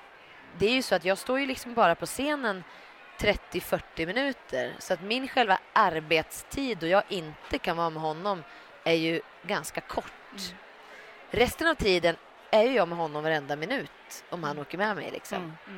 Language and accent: Swedish; Kilafors, Gävleborg County, Sweden; För jag började liksom med teater way back hemma i Kilafors i Hälsingland när jag var 7 år.